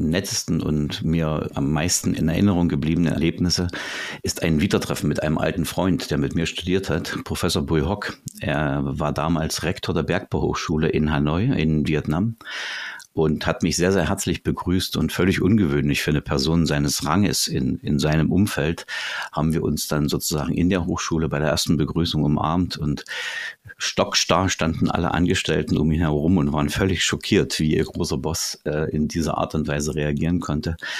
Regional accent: Saxony, Germany; ich bin sozusagen ein Kind der Region Nordsachsen

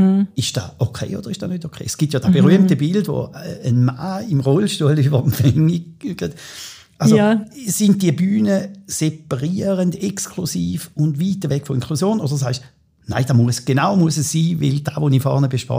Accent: Thurgau, Switzerland; Wir haben gesagt, wir kommen beide aus dem Thurgau.

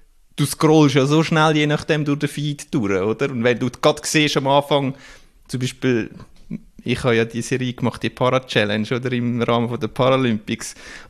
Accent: Zurich, Switzerland; Ich komme aus der Region Winterthur, kenne ein bisschen den Verein, habe mal mega nah bei der Schützenwiese gewohnt

